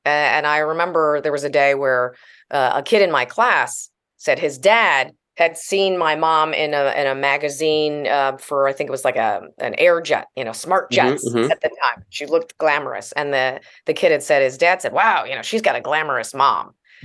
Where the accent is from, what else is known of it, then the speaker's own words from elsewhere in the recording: Midwest, United States; I'm originally from the Midwest. I think it's just kind of part of the Midwestern values.